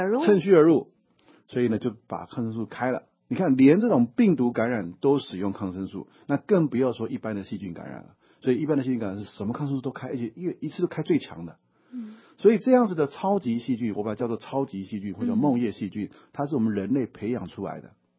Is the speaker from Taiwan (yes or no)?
yes; Taiwan; 很多人像我在台湾长大